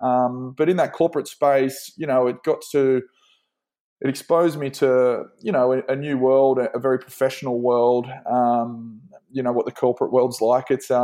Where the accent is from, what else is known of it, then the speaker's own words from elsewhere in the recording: New South Wales, Australia; I grew up on the Central Coast. It's about an hour and a half north of Sydney. Pretty quiet sort of a beach town, I guess, or beach region.